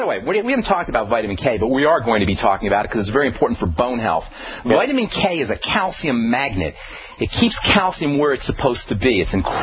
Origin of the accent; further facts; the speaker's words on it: Trenton, New Jersey, United States; You know, I'm from Trenton. I was raised in Trenton, New Jersey.